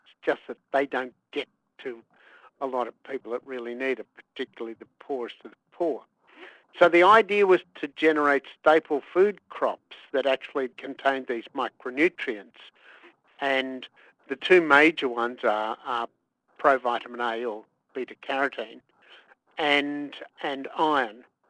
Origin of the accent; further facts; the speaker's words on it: Queensland, Australia; We had bananas growing up in North Queensland with over 70.